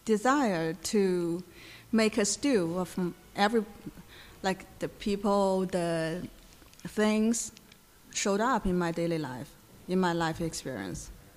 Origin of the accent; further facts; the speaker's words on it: Shanghai, China; also born or lived in Harbin; I grew up in Shanghai.